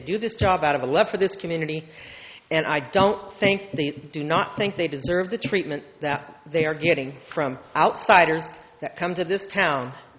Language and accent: English; Oceano, California, United States; stories from the past that happened to me when I was a young person growing up in Oceano.